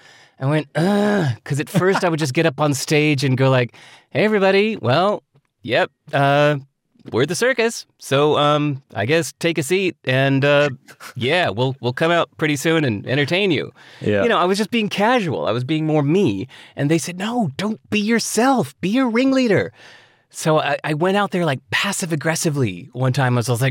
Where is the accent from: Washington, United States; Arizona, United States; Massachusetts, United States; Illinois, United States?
Illinois, United States; Chicago; I grew up in Chicago.